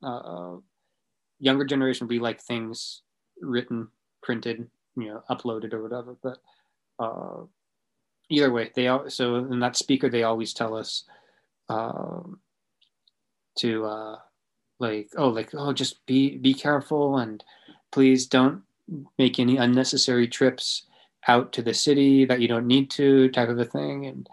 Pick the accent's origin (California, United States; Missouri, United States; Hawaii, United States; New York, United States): California, United States; Los Angeles; now in Nara, Japan; I am from Los Angeles, but I currently live in Nara, Japan. And I live in a small village at the moment. I'll be moving soon.